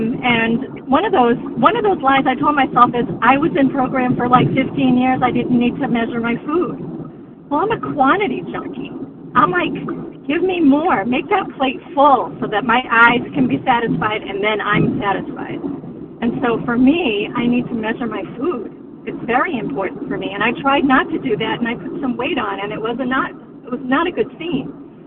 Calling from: Massachusetts, United States; And I'm calling from Western Mass in the Berkshires.

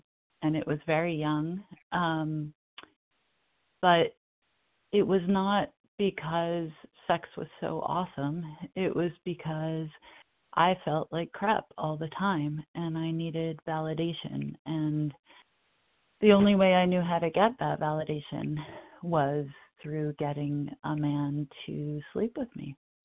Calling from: New York, United States; from Northern New York.

